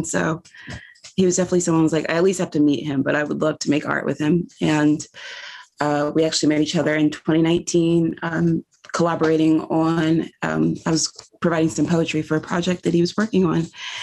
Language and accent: English; South Carolina, United States; And that felt so intimate to me growing up in South Carolina, because the heat kind of just holds you